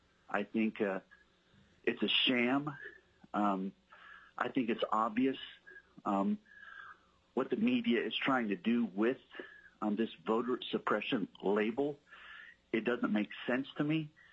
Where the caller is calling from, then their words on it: Fairbanks, Alaska, United States; I'm calling from District 5 in Fairbanks, Alaska.